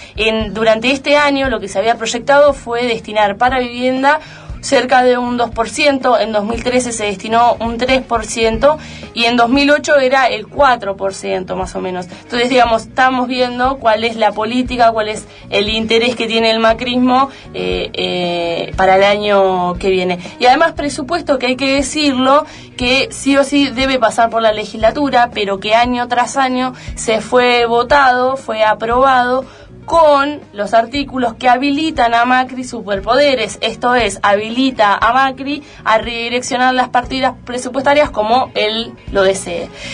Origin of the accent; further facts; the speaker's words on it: Neuquén, Argentina; Yo soy neuquina y sé eso, digamos, ¿no?